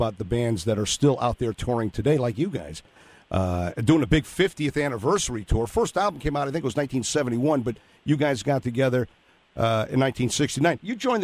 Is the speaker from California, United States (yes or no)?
no; Manhattan, New York, United States; But I'm a New Yorker by trade, you know what I mean? And I don't know. I gotta stay on the East Coast, you know. I can't leave Manhattan.